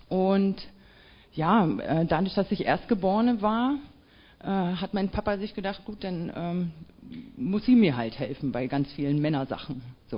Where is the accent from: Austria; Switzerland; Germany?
Germany; Potsdam, Brandenburg; born there; Also, geboren bin ich tatsächlich in Potsdam, also hier um die Ecke.